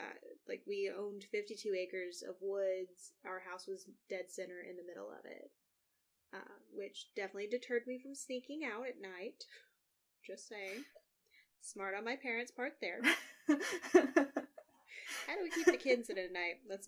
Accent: Tennessee, United States; You know, I'm from Jackson County, Tennessee, which is a very, very small area.

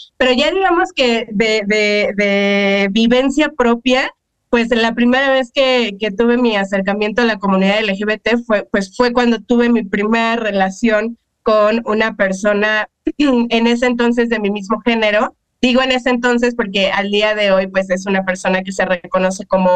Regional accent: Tijuana, Baja California, Mexico; also born or lived in Xalapa; now in Mexico City, Mexico; a mí me gusta definirla como una norteña naturalizada jarocha viviendo el Chilango Dream. Yo soy originaria de Tijuana, Baja California. Me considero 100% jalapeña de corazón. Viví muchos años en Xalapa, Veracruz. Y bueno, desde hace 13 años estoy viviendo aquí en la Ciudad de México

